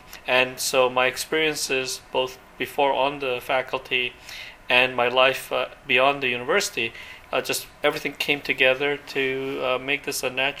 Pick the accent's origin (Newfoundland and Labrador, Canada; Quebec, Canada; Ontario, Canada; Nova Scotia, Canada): Quebec, Canada; Montreal; my parents are both academics and had many friends from academia. And so in my childhood, growing up in Montreal, Canada